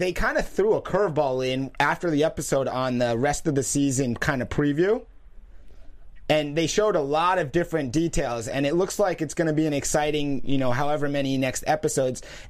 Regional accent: Florida, United States; I grew up in South Florida.

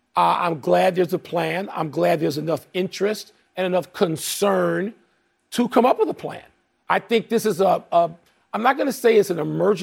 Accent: Chicago, Illinois, United States; even though I'm from Chicago and a Bulls guy

